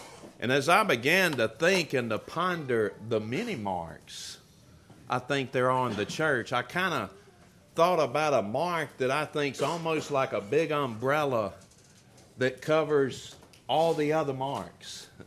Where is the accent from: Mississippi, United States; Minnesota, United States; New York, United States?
Mississippi, United States; I'm from Mississippi, but I'm home here in Texas.